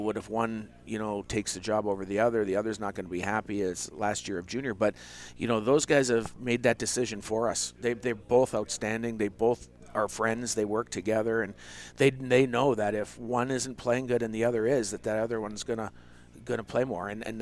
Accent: Thunder Bay, Ontario, Canada; He's actually a friend of mine that I played hockey with growing up in Thunder Bay.

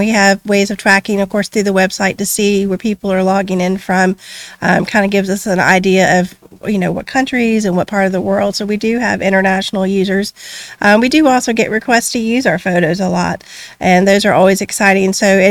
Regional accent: Charlottesville, Virginia, United States; I am originally from Virginia, from the Charlottesville area. Grew up with history all around me and became a history major in college.

